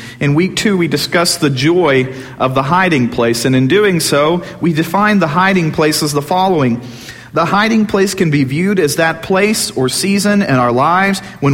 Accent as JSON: {"language": "English", "town": "Crawford", "region": "Texas", "country": "United States", "tie": "born or raised there", "said": "I grew up in Crawford, Texas, which was a very small town. There were actually more farm animals than people in Crawford, Texas."}